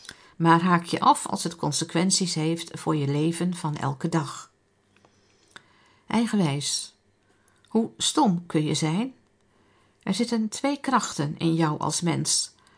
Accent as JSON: {"language": "Dutch", "town": "Britsum", "region": "Friesland", "country": "Netherlands", "tie": "born or raised there", "said": "Ik ben opgegroeid in Britsum bij Leeuwarden, in de tijd dat het gereformeerd onderwijs opkwam. Later verhuisden we naar Assen"}